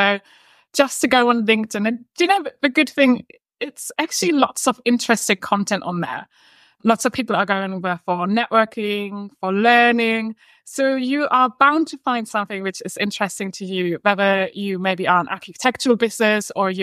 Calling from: London, United Kingdom; So I'm dialing in from London today, where I'm based.

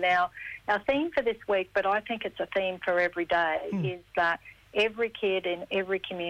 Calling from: Brisbane, Queensland, Australia; I'm on Turrbal and Yuggera country in Brizzy.

